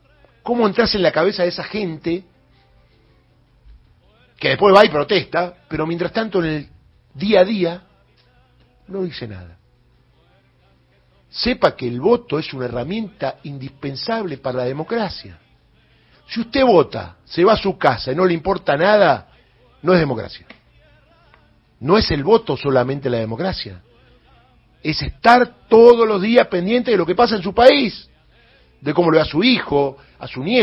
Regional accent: Argentina; somos argentinos, 47 millones

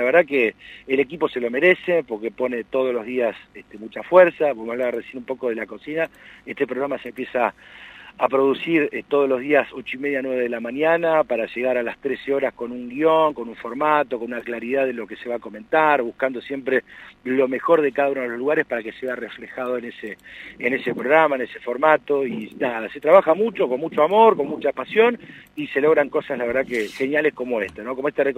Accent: Patagonia, Argentina; siendo patagónico, ¿no?

